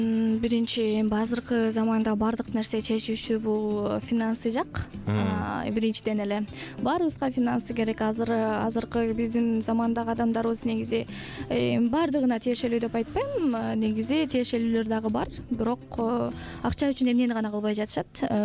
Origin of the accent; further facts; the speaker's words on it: Cholpon, Naryn Region, Kyrgyzstan; Негизи өзүм Нарын областына караштуу Кочкой районунун Чолпон айылында төрөлүп өскөм, жана ошондой эле өзүмдүн папам ошол Кочкордон болот